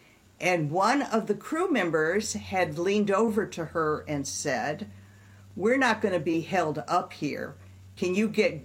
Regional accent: Detroit, Michigan, United States; I grew up in Detroit.

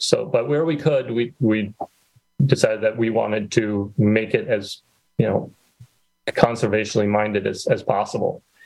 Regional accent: Manitowoc, Wisconsin, United States; also born or lived in Chicago / Baltimore; Yeah. I grew up in Manitowoc, went to high school at Lincoln, went to college in Chicago, worked in Chicago, then Baltimore, Washington area for a while, then back to Chicago for a few years.

